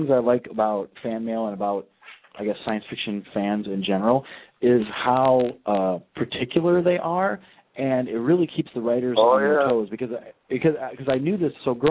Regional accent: Indiana, United States; now in Seattle, United States; So I was born and raised in Indiana, so it was definitely like a big switch for me to move across country, and to now I'm living in Seattle

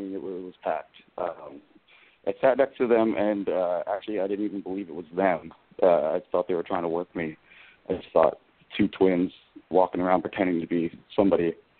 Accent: Philadelphia, Pennsylvania, United States; I'm actually originally from Philly.

